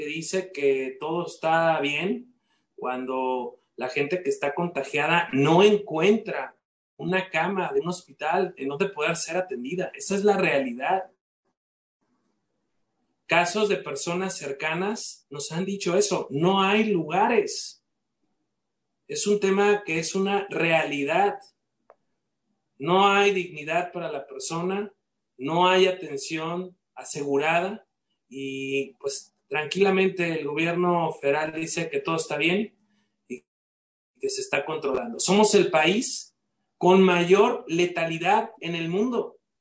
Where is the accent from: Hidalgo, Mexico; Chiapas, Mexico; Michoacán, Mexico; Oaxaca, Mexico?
Michoacán, Mexico; En el caso de Michoacán, mi tierra